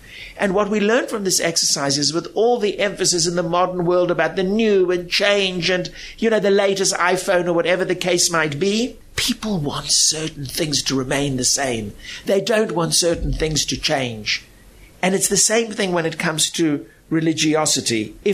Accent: South Africa; I come from South Africa, and like similar communities, a lot of people are traditional, maybe a little less so nowadays, which means going to an Orthodox shul, but not being strictly observant

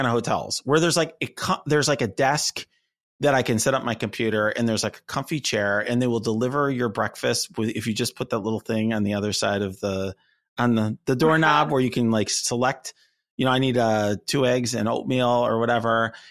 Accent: United States; It was like very just what I was used to as an American.

